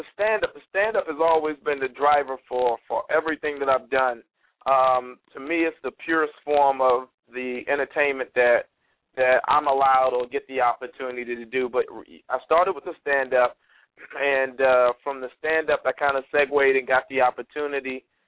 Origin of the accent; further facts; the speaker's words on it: Washington, District of Columbia, United States; My hometown, Washington, D.C., is a strong possibility.